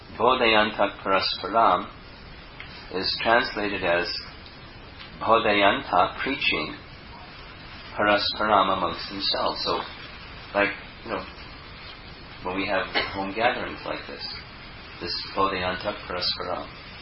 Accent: United States; I remember, just a little sharing, young boy growing up in America, hearing about heaven

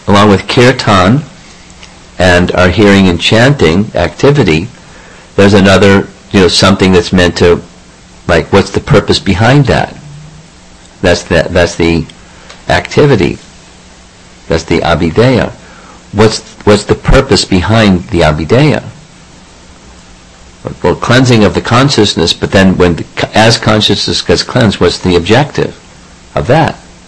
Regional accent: United States; as a little kid growing up in America

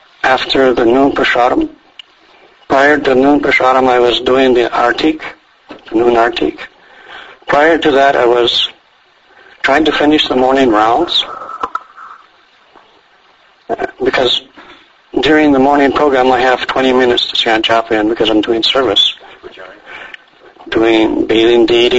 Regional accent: Vancouver, British Columbia, Canada; Actually, I'm not from Saranagati. I'm from Vancouver.

